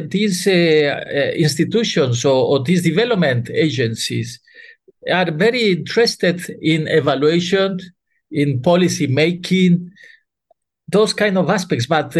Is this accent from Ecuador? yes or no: yes; Ecuador; English is a second language; moved away as an adult; now in United States; in my own country, Ecuador, I'm from Ecuador. And then I moved to the U.S. for doing the master's and PhD